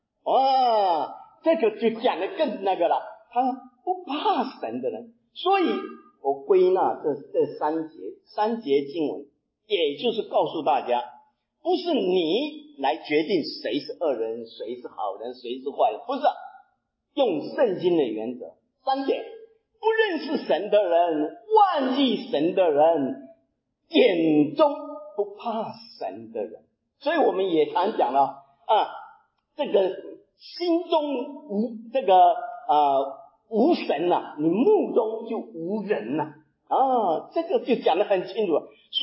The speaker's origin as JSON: {"language": "Chinese", "country": "Taiwan", "said": "我是台湾来的，在台湾的时候，我们进了大学，"}